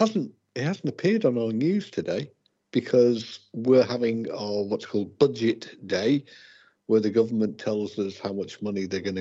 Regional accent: United Kingdom; Yeah, well, you know, I'm a Brit. Brits are interesting because we don't really bother about politics.

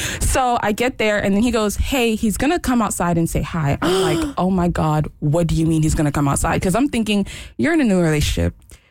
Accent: Miami, Florida, United States; I'm originally from Miami.

